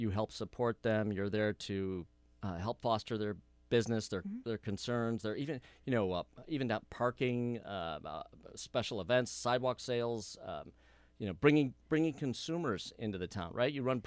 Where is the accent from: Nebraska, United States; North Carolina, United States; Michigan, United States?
Michigan, United States; Birmingham; I'm from Birmingham, Michigan. It's part of our identity, right?